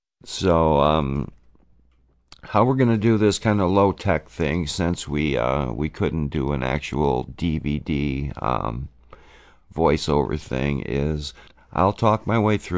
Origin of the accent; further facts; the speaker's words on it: Detroit, Michigan, United States; which, since I came from Detroit, from what I understood, this happened all over the world, but I've since learned that only in Detroit